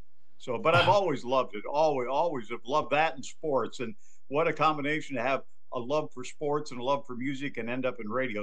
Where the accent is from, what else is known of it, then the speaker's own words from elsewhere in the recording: Dickinson, North Dakota, United States; born there; Well, first of all, I was born in North Dakota, if you can believe that. Dickinson, okay. North Dakota.